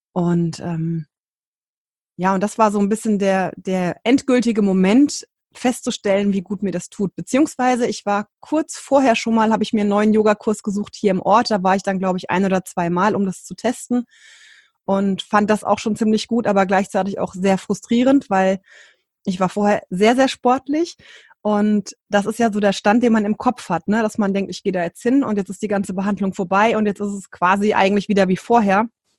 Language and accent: German; Rhine-Main area, Germany; jetzt aktuell 37 und ich komme aus dem Rhein-Main-Gebiet in Deutschland